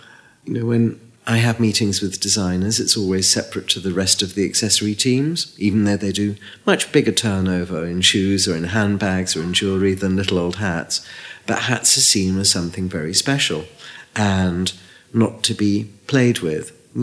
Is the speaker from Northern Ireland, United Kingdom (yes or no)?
no; Liverpool, North West England, United Kingdom; I came from Liverpool and it was 40% unemployment.